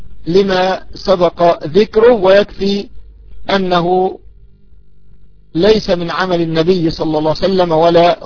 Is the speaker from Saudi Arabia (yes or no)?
no; Egypt; أن المشهور عندنا في مصر أنهم يقولون ذهب للزمن